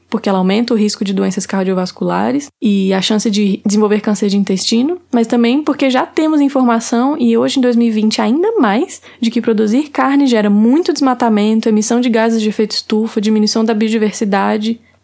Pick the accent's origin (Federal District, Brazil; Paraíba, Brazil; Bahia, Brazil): Federal District, Brazil; Brasília; lá na minha terrinha, famosa Brasília.